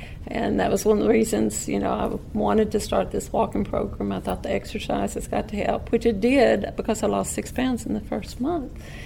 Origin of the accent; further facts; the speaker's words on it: Kentucky, United States; born there; my parents are originally from Perry County, from Hazard, and I was born in Powell County, Kentucky.